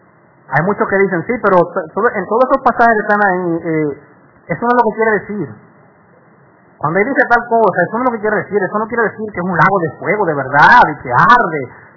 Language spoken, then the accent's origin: Spanish; Dominican Republic; Yo soy ciudadano dominicano.